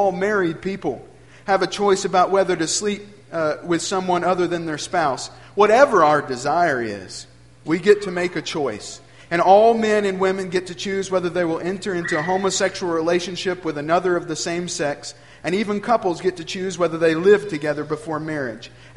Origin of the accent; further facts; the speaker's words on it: Alabama, United States; I grew up in North Alabama, one of seven children of a gospel preacher and godly family. They sent us to Athens Bible School